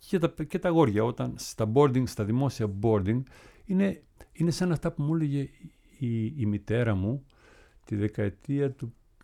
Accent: Greece; εγώ είμαι από Ελλάδα, ο μοναδικός Έλληνας.

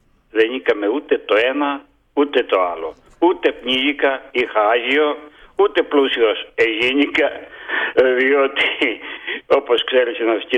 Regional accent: Zakros, Crete, Greece; επέλεξα ότι το καλύτερο μέρος για να επιβιώσω, για να ζήσω, να μεγαλουργήσω ήταν ο τόπος μου και γύρισα στη Ζάκρο.

